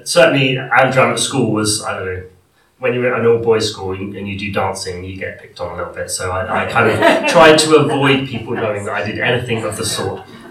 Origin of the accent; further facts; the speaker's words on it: Sutton, London, United Kingdom; I grew up in Sutton, which is in South London.